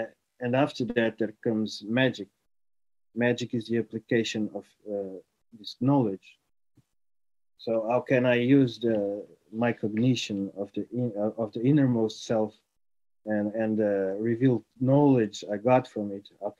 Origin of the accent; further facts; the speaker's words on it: Portugal; English is a second language; I am from Portugal, as it has been said. You might notice it from my accent.